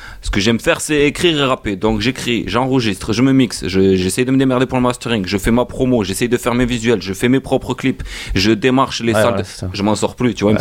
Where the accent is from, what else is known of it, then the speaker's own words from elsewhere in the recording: Occitanie, France; Ah, mais moi, je suis du Tarn, mais je vis à Toulouse.